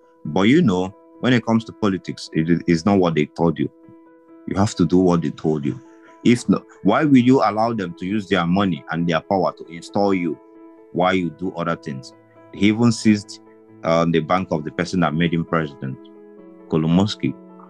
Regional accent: Nigeria; I am not a Ukrainian. I am an African and I'm a Nigerian.

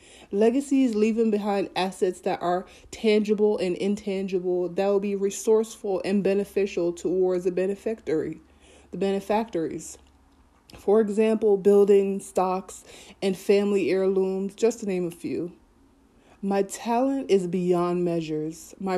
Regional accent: Havendale, Saint Andrew, Jamaica; You know, big shout out to Heaven Dales. You know, from, like, that's my hometown. That's what I know. Big shout out to Jamaica.

